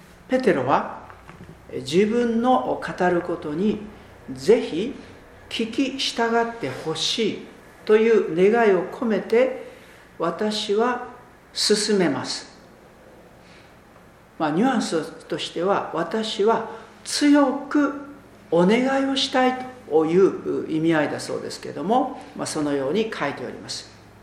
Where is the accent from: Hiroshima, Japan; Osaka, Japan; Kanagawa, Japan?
Hiroshima, Japan; 私の場合では、であれば広島のですね、ちょうど真ん中のあたりが私のふるさとになりますけれども